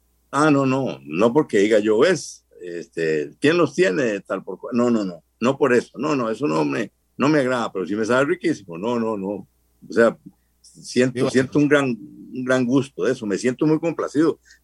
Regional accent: Costa Rica; Y Costa Rica tiene democracia y tiene paz porque así somos los ticos

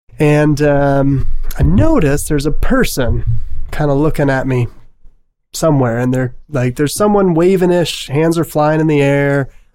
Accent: Virginia Beach, Virginia, United States; So, like, I grew up in Virginia Beach, you know, right there on the coast.

